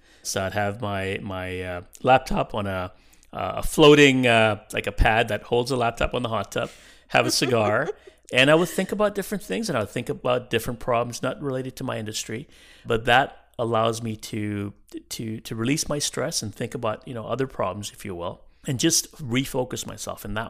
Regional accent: Kenya; when I look at where I came from Kenya, came from poverty and saw poverty, you know, rampant.

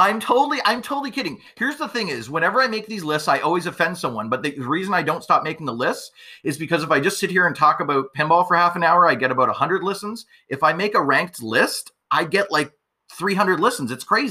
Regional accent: Ontario, Canada; I grew up in Ontario right across the border. I friggin' worked in Windsor like every Friday

